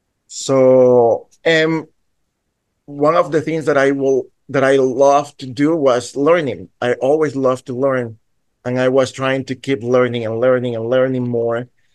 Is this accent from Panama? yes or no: yes; Panama; I'm from Panama.